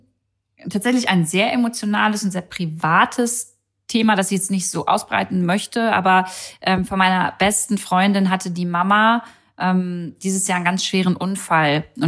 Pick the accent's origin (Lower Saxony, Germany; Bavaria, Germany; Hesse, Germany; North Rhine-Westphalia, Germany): Lower Saxony, Germany; Braunschweig; Also wir kommen beide aus Braunschweig